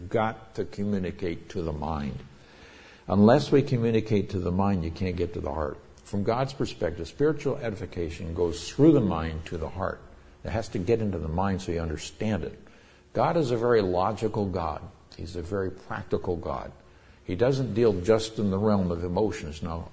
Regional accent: Nigeria; also born or lived in Northern Nigeria; I grew up in Yoruba country, that's southwestern Nigeria, and then later we were in Hausa country, northern Nigeria.

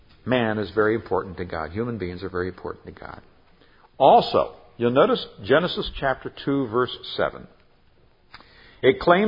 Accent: Nigeria; When I grew up in Nigeria, West Africa, we noticed that the African people there, especially in areas where there was a lot of animism, they held themselves in great fear.

